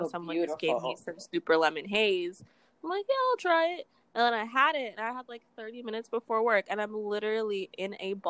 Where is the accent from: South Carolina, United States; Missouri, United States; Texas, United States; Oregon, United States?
Texas, United States; Houston; I'm from Houston.